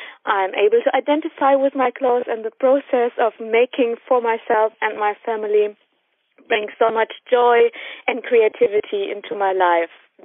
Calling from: Germany; I'm calling from Germany.

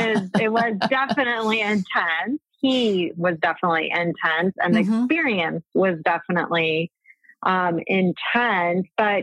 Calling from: New York City, New York, United States; I am calling from New York City.

